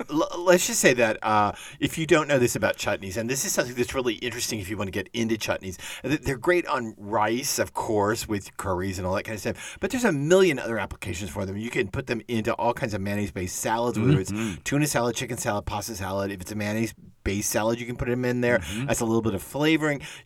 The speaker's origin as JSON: {"language": "English", "region": "Texas", "country": "United States", "tie": "born or raised there", "said": "And I grew up in Texas, and it is a Mexican condiment, but it never crossed the Rio Grande into Texas, unfortunately, when I was a kid."}